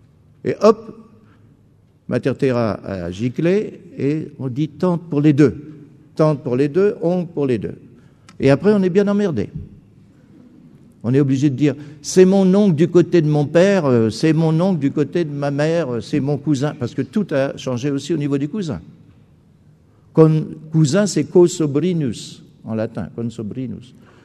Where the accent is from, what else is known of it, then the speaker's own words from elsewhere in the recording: Cambrai, Hauts-de-France, France; Moi, je suis du Nord, et bien, chez les Ch'timis, en tout cas du côté de Cambrai, je me souviens que je ne pouvais pas comprendre quand j'étais petit.